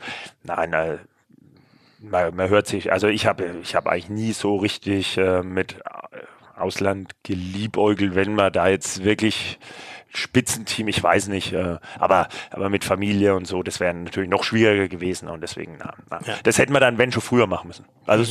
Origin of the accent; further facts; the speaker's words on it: Würzburg, Bavaria, Germany; Kommen wir auch aus Würzburg, genau.